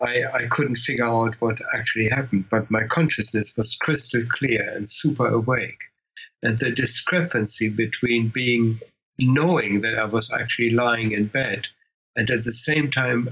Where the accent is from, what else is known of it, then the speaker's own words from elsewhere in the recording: Bielefeld, North Rhine-Westphalia, Germany; English is a second language; catapulted back into my bed in my hometown of Bielefeld